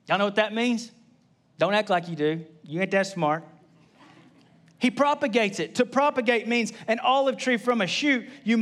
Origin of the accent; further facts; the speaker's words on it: Gainesville, Texas, United States; I mean, I was raised in Gainesville.